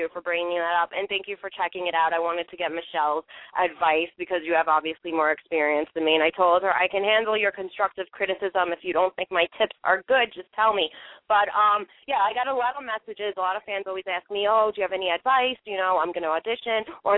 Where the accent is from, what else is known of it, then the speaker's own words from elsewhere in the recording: Staten Island, New York, United States; I'm shooting back to Staten Island, obviously my hometown